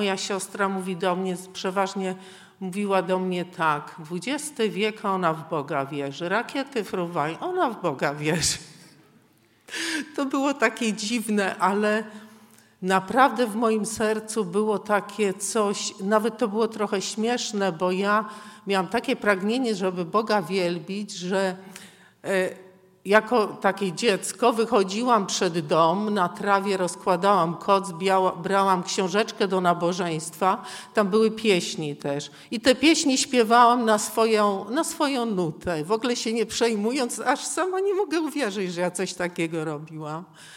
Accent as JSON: {"language": "Polish", "town": "Białogard", "region": "West Pomeranian Voivodeship", "country": "Poland", "said": "Ja pochodzę z Białogardu, to jest taka miejscowość na Pomorzu."}